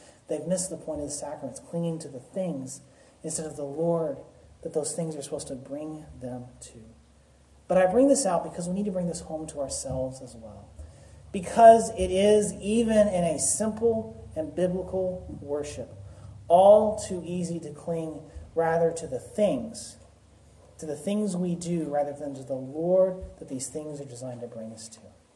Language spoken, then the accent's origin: English; the South, United States; I grew up in the South where we don't have these things, but I hear these things called blizzards.